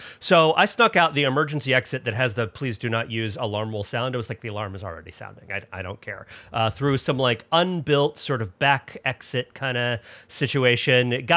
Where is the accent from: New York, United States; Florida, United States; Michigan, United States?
Florida, United States; but I've been in plenty of hurricanes growing up in Florida